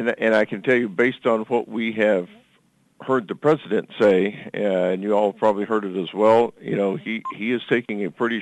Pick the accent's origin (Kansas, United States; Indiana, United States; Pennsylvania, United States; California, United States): Kansas, United States; I grew up in Southwest Kansas, and we deal a lot with, you know, my granddad and dad grew grain sorghum